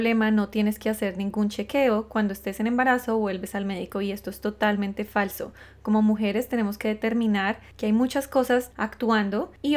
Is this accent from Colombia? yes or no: yes; Colombia; mi esposo es de descendencia judía y yo soy colombiana